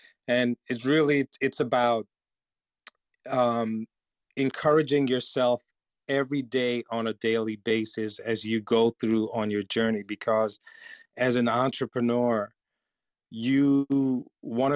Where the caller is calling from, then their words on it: Connecticut, United States; I'm actually joining from Connecticut, the state of Connecticut in the US.